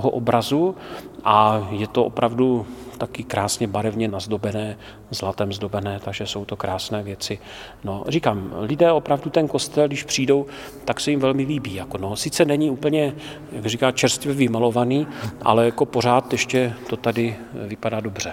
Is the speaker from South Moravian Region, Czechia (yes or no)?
no; Krnov, Moravian-Silesian Region, Czechia; já si vzpomínám jako kluk v Krnově, já pocházím z Krnova